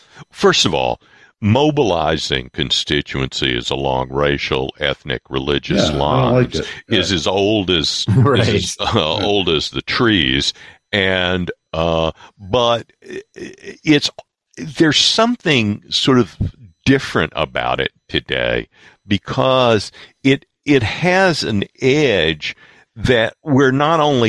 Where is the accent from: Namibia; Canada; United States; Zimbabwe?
United States; the South; And I grew up in the South, at the tail end of Jim Crow South.